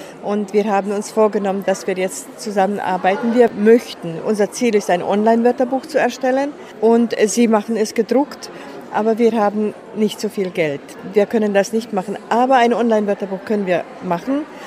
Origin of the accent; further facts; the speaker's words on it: Budapest, Hungary; Ich komme aus Budapest